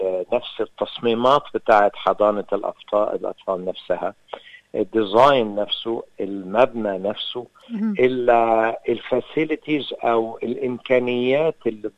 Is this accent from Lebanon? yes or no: no; Egypt; moved away as an adult; أنا جاي من مصر في سنة 91، يعني وصلت الكنتري هنا